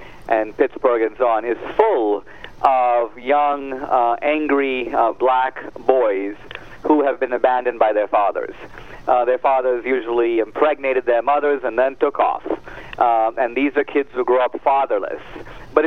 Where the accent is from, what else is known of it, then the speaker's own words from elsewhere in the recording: India; By the way, I'm from India